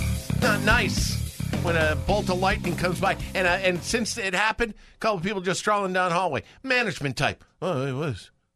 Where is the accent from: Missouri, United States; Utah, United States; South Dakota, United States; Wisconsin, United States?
Missouri, United States; Columbia; born there; also born or lived in Chicago / Richmond / Indianapolis / Temple; now in Memphis, United States; I was born in Columbia, Missouri, lived in Chicago, Richmond, Indianapolis, Temple, Brownsville, Harlingen, Texas, Berger, Memphis, Naples, and then back to Memphis. Now living there in Tennessee.